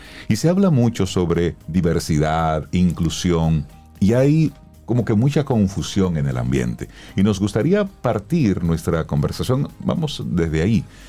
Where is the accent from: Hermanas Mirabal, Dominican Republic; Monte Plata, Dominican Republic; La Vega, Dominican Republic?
Hermanas Mirabal, Dominican Republic; Salcedo; Soy de Salcedo.